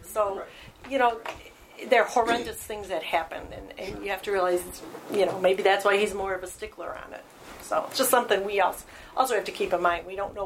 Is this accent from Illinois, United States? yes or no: yes; Cicero, Illinois, United States; also born or lived in Berwyn; I'm not from a train family. My dad was a train buff, and I grew up in Cicero and Berwyn, so the trains went by all the time.